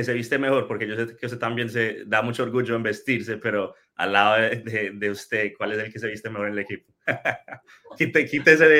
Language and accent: Spanish; Colombia; pero nosotros sabemos que el orgullo que tenemos pues como colombianos